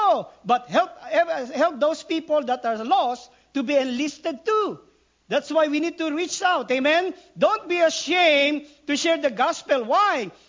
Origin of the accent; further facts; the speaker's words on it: Philippines; I always say, I'm a Filipino, I'm short, and I preach short message.